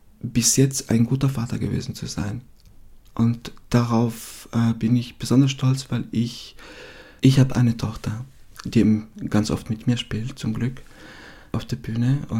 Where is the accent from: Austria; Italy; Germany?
Italy; Emilia-Romagna; German is a second language; Ich komme aus der Romagna.